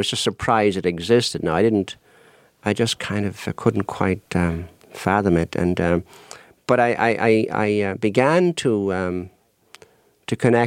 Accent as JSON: {"language": "English", "country": "Ireland", "said": "and of course I'm from Ireland, Southern Ireland, of course"}